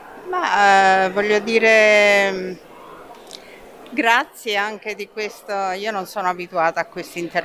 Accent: Rome, Lazio, Italy; Da Roma, Roma periferia.

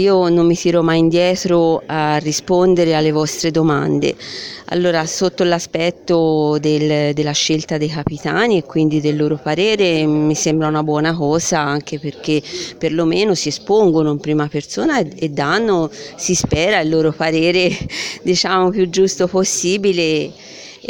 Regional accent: Siena, Tuscany, Italy; Me lo auguro in primis da proprietario, ma anche da Senese e da Contradaiola.

